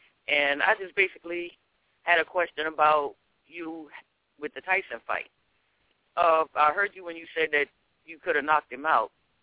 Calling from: Walterboro, South Carolina, United States; South Carolina.

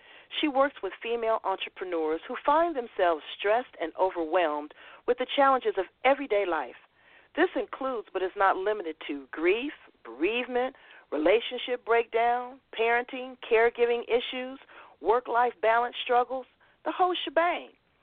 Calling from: San Diego, California, United States; I'm calling you from America's finest city, San Diego, California

